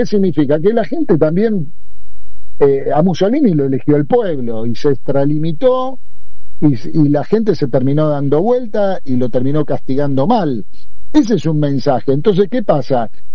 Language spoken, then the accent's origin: Spanish; Buenos Aires, Argentina; Yo salí de la Villa Carlos Gardel, me crié y yo me la gané laburando.